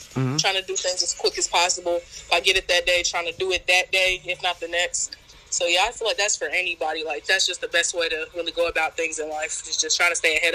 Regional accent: Cincinnati, Ohio, United States; I'm from Cincinnati.

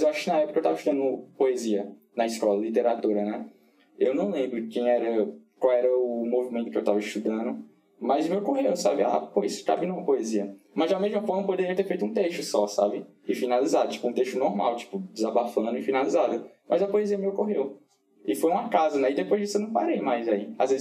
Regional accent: Pernambuco, Brazil; Eu sou do interior de Pernambuco e eu estudava numa escola também que era do interior, né? Mas era um interior 90 quilômetros de onde eu morava, que é Garanhuns. Eu estudava na cidade de Garanhuns

